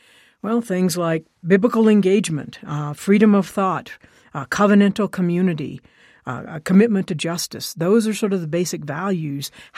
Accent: Arizona, United States; moved away; I grew up in Arizona, so I knew the Southwest to a certain degree.

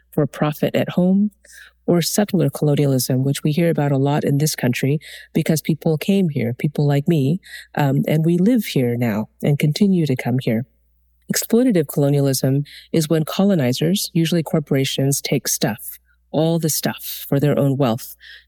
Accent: Dallas, Texas, United States; also born or lived in New York; now in Atlanta, United States; But I currently live in a place in Atlanta, Georgia. I grew up in Dallas, Texas. I've lived in New York most of my adult life.

